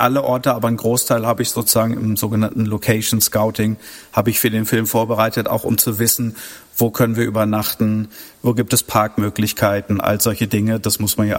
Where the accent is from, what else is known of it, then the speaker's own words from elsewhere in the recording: Hanover, Lower Saxony, Germany; meiner Heimat Hannover